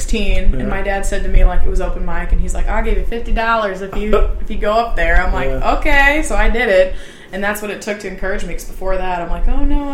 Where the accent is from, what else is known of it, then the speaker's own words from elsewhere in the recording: Edwardsville, Illinois, United States; Well, I'm from Edwardsville. You know, basically, it's Edwardsville is the town I'm from.